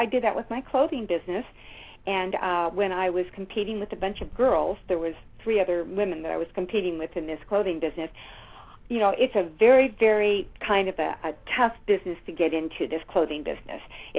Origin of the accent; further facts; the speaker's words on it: Berkeley, California, United States; First of all, I was born and brought up in Berkeley, California.